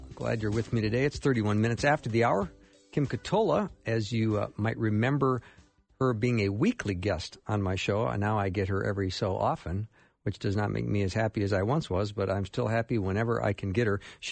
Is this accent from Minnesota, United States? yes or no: yes; Edina, Minnesota, United States; Well, I'm from Edina as well